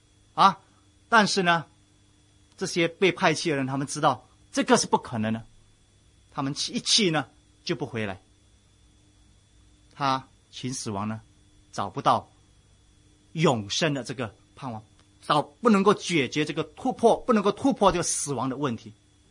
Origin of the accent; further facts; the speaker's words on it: China; 我们中国人，我们有这样子的一个传说